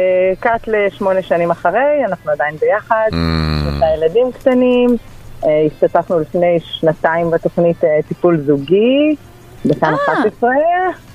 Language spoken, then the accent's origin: Hebrew; Kfar Saba, Central District, Israel; אנחנו מכפר סבא ועוד השרון